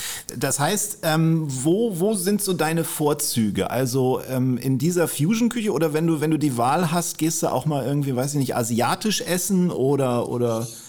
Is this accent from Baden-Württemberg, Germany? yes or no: no; Kiel, Schleswig-Holstein, Germany; Ja, nee, ich bin Kieler.